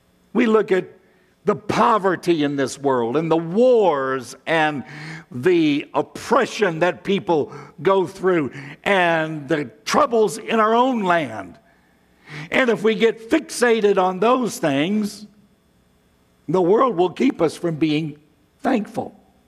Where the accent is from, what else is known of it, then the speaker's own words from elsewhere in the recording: Illinois, United States; also born or lived in Florida; No, I'm originally from Northern Illinois, but I've been living in Florida the last 8 years.